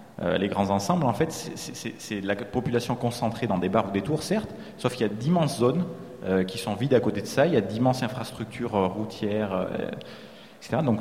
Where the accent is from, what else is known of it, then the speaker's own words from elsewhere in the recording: Aurillac, Auvergne-Rhône-Alpes, France; en tant qu'Antalien, je viens d'Aurillac. C'est une agglo de 50 000 habitants. C'est pas un village, quand même.